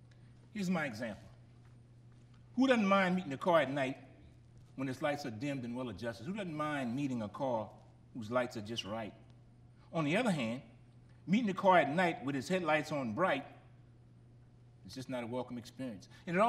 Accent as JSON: {"language": "English", "town": "Gramercy", "region": "Louisiana", "country": "United States", "tie": "born or raised there", "said": "I got to tell you again about my experience growing up in Gramercy."}